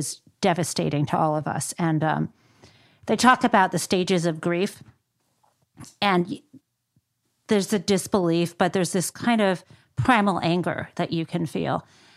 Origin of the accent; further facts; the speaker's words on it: Michigan, United States; because I'm from Michigan, as I mentioned